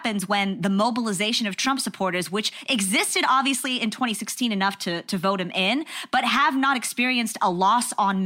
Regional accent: Texas, United States; I'm from Texas. I know we got a lot of listeners from Texas.

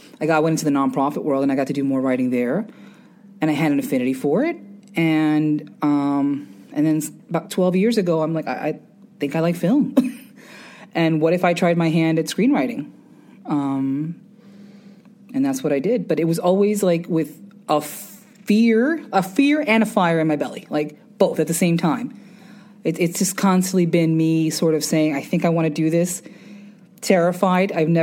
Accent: Flushing, New York, United States; So for me, I was born and raised here. I'm a born and bred New Yorker. I'm from Flushing, Queens. I'm a Queens girl.

